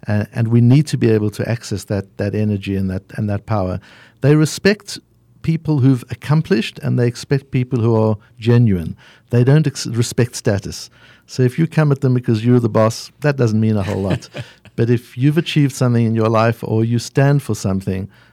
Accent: South Africa; moved away as an adult; now in United States; I grew up in South Africa and studied around the world, but only emigrated to the United States in 1997 when we brought the consulting business over here at that time.

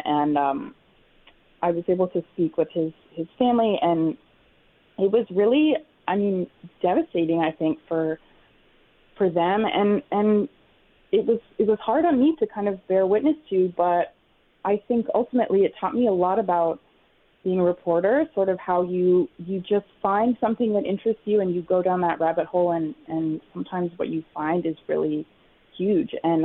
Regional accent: Tucson, Arizona, United States; now in New York, United States; So I grew up in Tucson. I went to Tucson High, went to the U of A. I've lived in New York for about 5 years now, but Tucson is always really close to my heart, I think.

